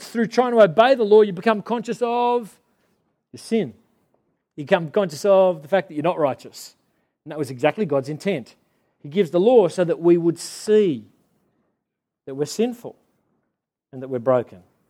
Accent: New South Wales, Australia; Back in the 90s, I grew up in the Shire.

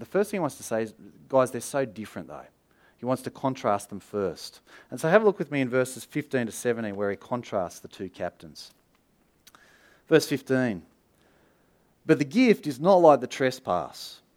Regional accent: Australia; So I'm descended from criminals. And I sort of like that because I'm Australian.

